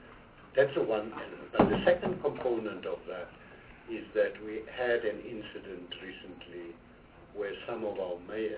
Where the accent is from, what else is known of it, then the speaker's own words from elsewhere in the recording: Gauteng, South Africa; I'm from Gauteng. I need to consult with the provincial legislature.